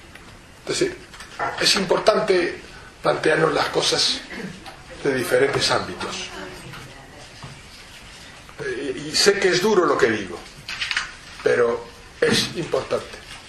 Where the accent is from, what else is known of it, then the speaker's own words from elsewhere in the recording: Spain; como ciudadano español y como representante de los judíos